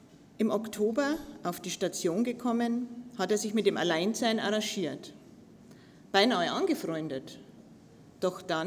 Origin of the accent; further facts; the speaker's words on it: Garmisch-Partenkirchen, Bavaria, Germany; Also ich bin in Garmisch-Partenkirchen geboren und aufgewachsen.